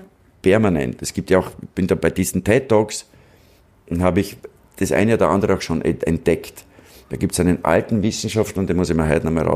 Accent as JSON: {"language": "German", "town": "Braunau am Inn", "region": "Upper Austria", "country": "Austria", "tie": "born or raised there", "said": "ich bin in Braunamin aufgewachsen, da musst du dich früh entscheiden."}